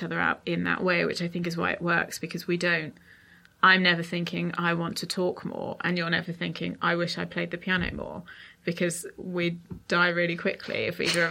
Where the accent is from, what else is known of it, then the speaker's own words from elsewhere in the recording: Portsmouth, South East England, United Kingdom; Hailing Island, we're from Portsmouth, so okay.